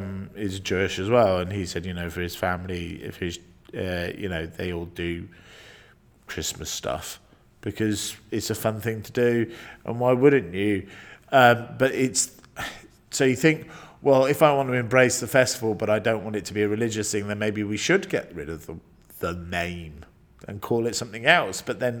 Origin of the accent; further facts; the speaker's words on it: Aberdeen, Scotland, United Kingdom; born there; No, I was born in Aberdeen because my dad was working on an oil rig.